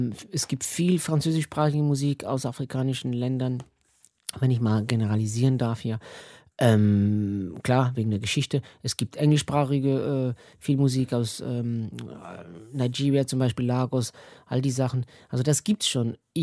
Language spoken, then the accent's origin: German; Switzerland; German is a second language; weil ich bin Schweizer. Deutsch ist etwas, das habe ich in der Schule gelernt.